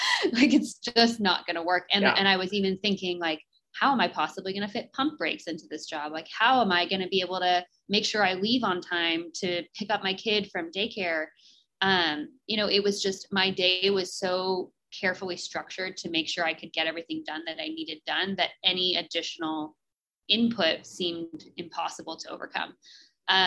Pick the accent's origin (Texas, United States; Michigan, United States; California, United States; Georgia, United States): Texas, United States; Houston; And he had found a job actually back in my hometown of Houston. Mm-hmm. So we moved back to Houston before I had my baby.